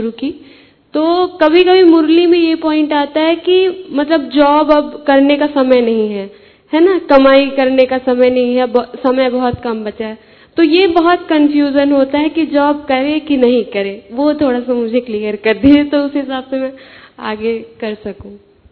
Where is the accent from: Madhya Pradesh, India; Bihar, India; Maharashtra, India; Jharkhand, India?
Madhya Pradesh, India; Rewa; मैं रीवा एमपी से आई हूँ।